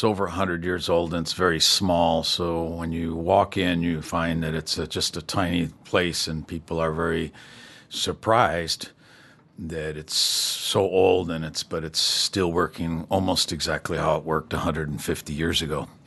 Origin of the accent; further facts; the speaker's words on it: United States; now in Mexico; Well, I am from the United States. I was born in the United States, but I became a Mexican citizen many years ago.